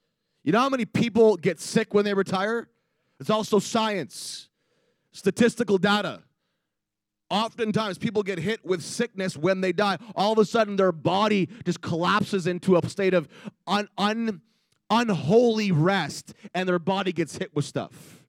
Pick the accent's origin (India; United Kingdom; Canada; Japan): Canada; Like I'm a Canadian.